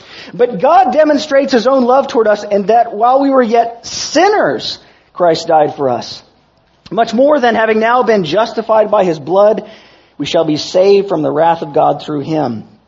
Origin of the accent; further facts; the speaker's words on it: California, United States; Now, this is more obvious in my home state of California